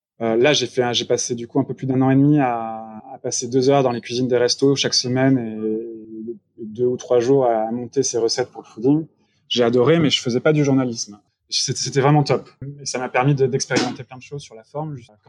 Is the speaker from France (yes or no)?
yes; France; ce que nous, on trouve en tant que Français sur nos étals de supermarché